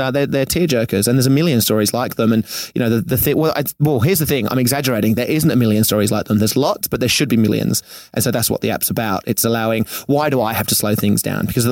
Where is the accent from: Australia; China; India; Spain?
Australia; Sydney, New South Wales; now in Venice Beach, United States; I come from Manly in Sydney, which is on the beach. I surf.